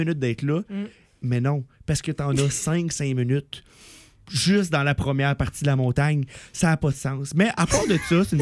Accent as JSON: {"language": "French", "town": "Drummondville", "region": "Quebec", "country": "Canada", "said": "Je viens de Drummondville, fait que c'était comme vraiment à mi-chemin."}